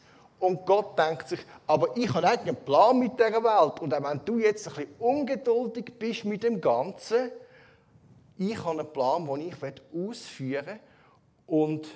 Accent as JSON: {"language": "German", "country": "Switzerland", "said": "wie soll ich es denn als Schweizer empfinden?"}